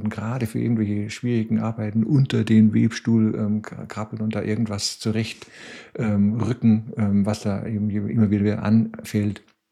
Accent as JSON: {"language": "German", "region": "West Germany", "country": "Germany", "moved": "yes", "lives_now": "Chemnitz, Germany", "said": "ich lebe in Chemnitz. Ich bin eine ganze Weile schon Chemnitzer. Ich komme aus dem Westen. Ich kam aus dem Westen nach Chemnitz, kurz nach der Wende."}